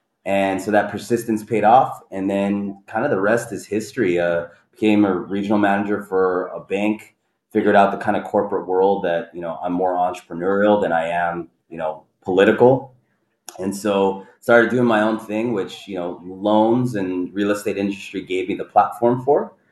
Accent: Los Angeles, California, United States; also born or lived in Arizona; I would claim that I'm from Arizona. I grew up in Los Angeles, went out to Arizona during the LA riots time just to escape, you know, inner city turmoil.

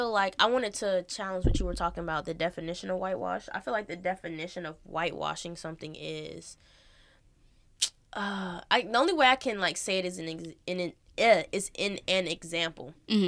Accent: Texas, United States; born there; I just know that I was born in Texas.

